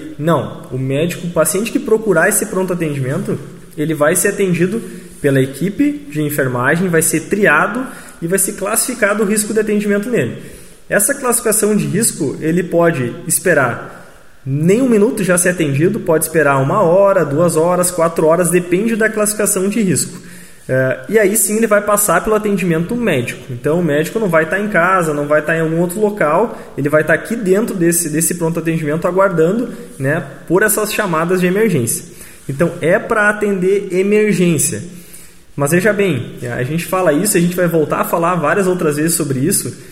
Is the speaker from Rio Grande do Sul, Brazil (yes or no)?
yes; Machadinho, Rio Grande do Sul, Brazil; que somos nós aqui de Machadinho.